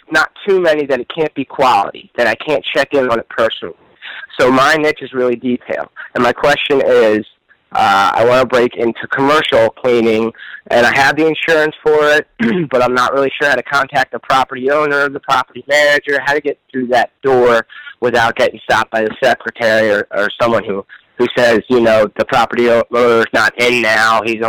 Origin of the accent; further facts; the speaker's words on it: New Jersey, United States; accent: New Jersey; Right. I'm actually from New Jersey. But I live out in Maryland now